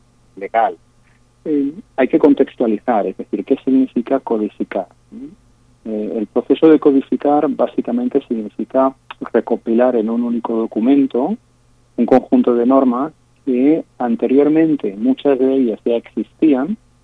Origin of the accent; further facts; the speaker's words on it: Spain; Yo soy abogado de origen español